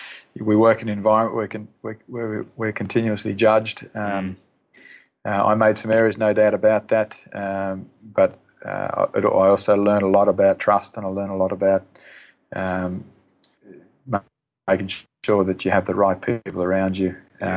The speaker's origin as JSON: {"language": "English", "town": "Canberra", "region": "Australian Capital Territory", "country": "Australia", "tie": "born or raised there", "said": "that was probably the dream job because I'm a Canberra boy."}